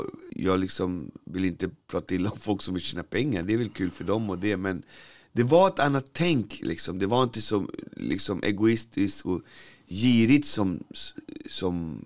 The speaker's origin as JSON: {"language": "Swedish", "region": "Stockholm County", "country": "Sweden", "tie": "born or raised there"}